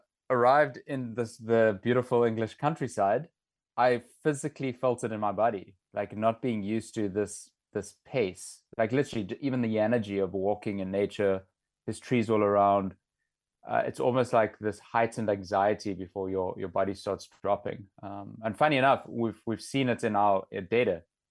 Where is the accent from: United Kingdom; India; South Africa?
South Africa; Somerset West, Western Cape; moved away as an adult; So I was born and bred and raised in Cape Town, actually in Somerset West.